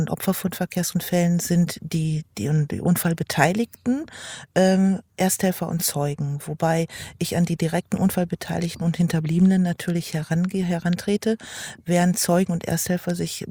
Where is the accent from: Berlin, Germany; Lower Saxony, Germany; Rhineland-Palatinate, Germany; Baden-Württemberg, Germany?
Lower Saxony, Germany; Lingen; Ja, ich komme aus Lingen.